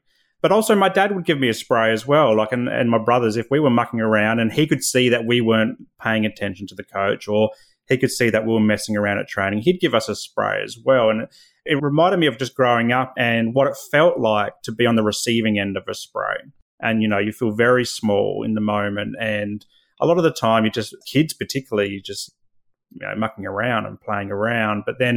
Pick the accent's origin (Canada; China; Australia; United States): Australia; Adelaide, South Australia; growing up in Adelaide, Adelaide is an AFL town. It's Australian rules football town.